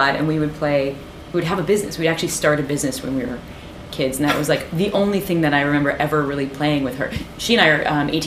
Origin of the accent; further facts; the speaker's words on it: Peoria, Illinois, United States; And I grew up in the Midwest, which means we eat dessert before dinner.